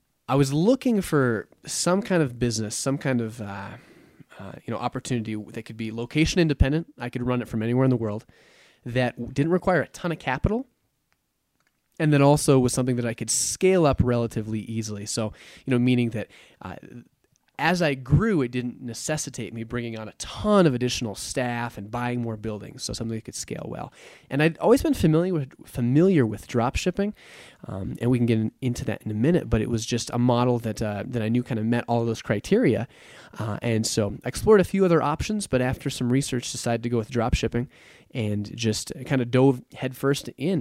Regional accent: Idaho Falls, Idaho, United States; So I grew up in Idaho, not a real common place for a lot of, I think, e-commerce, internet marketing people to be out of. I grew up in Idaho Falls

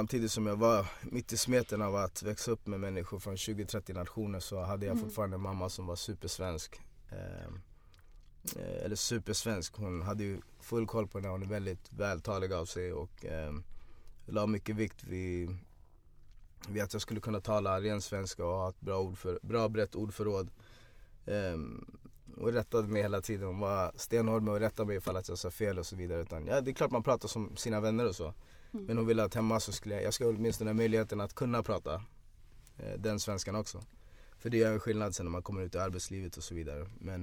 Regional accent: Sweden; born there; vad intressant med tanke på att jag är född här i Sverige, men jag får väl föra deras talan

